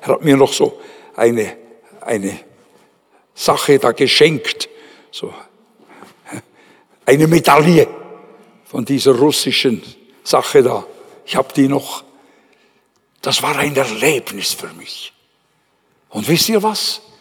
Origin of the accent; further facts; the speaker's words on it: Switzerland; Ich sage euch, ich als Schweizer jetzt da, ne?